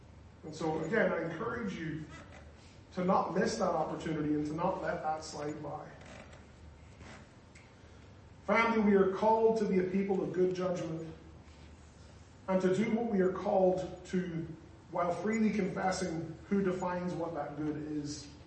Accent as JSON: {"language": "English", "country": "Ireland", "tie": "born or raised there", "said": "maybe this is I grew up in Ireland. We're much more direct, and we make fun of each other all the time."}